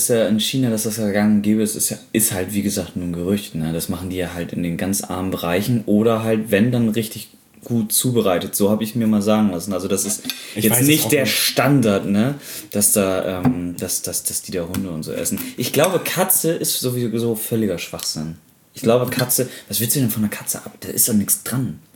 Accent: Bremen, Germany; Bei uns in Bremen gibt es ja den Freimarkt oder auch die Osterwiese.

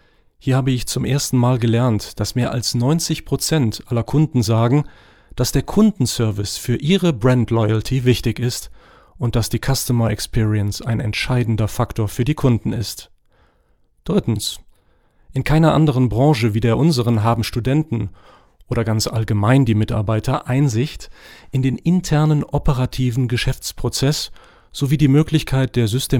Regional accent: Morocco; German is a second language; moved away as an adult; now in Germany; Ich bin in Marokko geboren und aufgewachsen und habe dort mein erstes Studium Physik und Chemie absolviert.

